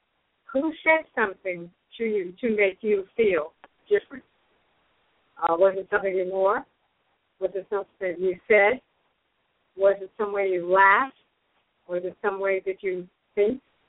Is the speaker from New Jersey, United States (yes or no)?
yes; New Jersey, United States; growing up in New Jersey, I felt a little different.